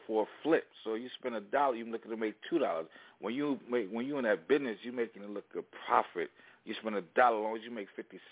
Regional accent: Paterson, New Jersey, United States; it's like right here where I grew up at in Patterson.

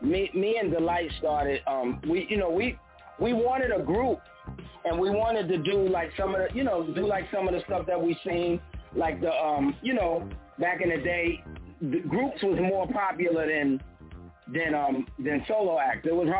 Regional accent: Brooklyn, New York, United States; I used to sound like the old school dudes in the Bronx. You know, I'm from Brooklyn. I used to sound like the dudes from the Bronx.

